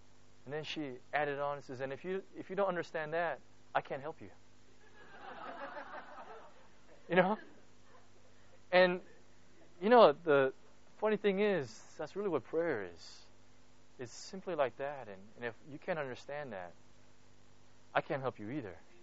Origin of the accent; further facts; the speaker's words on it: United States; You can tell I'm so American, right, in my thinking and stuff, you know.